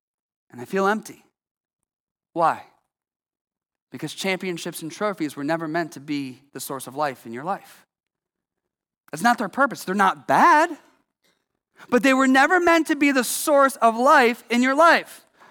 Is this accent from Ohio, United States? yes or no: yes; Columbus, Ohio, United States; Well, I grew up in Columbus, Ohio, and there's probably not any Buckeye fans here.